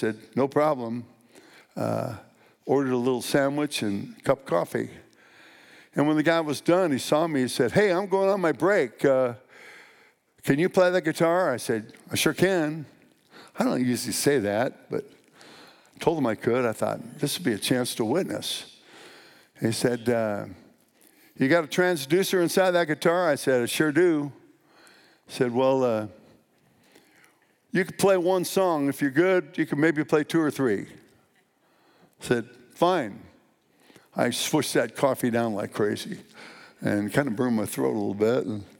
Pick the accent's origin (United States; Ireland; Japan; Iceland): United States; Long Beach, California; that's why I'm here from Long Beach, California.